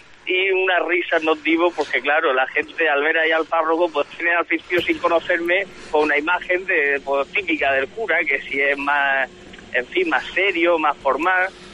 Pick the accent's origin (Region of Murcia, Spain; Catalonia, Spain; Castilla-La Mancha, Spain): Region of Murcia, Spain; yo soy murciano de pura cepa y con mucha pasión